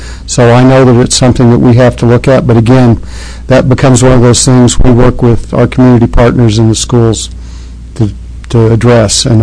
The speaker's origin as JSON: {"language": "English", "town": "Chama", "region": "New Mexico", "country": "United States", "tie": "born or raised there", "also_born_or_lived": "Fort Sumner", "said": "I'm a native New Mexican, for those of you that wonder. I was born in Fort Sumner, New Mexico. I started out in the first part of my life in a three-room adobe house with no running water, electricity, in Chama, New Mexico."}